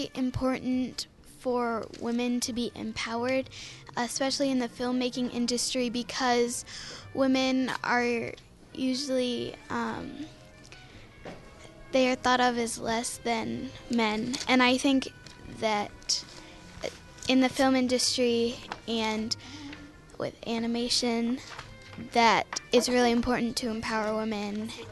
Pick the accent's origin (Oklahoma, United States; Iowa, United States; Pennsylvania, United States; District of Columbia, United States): Iowa, United States; Iowa City; I am 12 years old, and I'm from Iowa City.